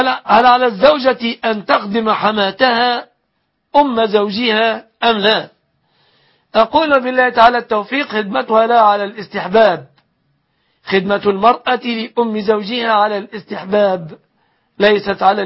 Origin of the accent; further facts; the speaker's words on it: Egypt; بلادنا مصر